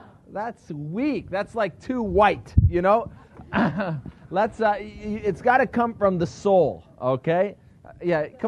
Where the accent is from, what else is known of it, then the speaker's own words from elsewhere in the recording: California, United States; Let me tell you, I grew up in Southern California. It explains a lot of my weird behavior.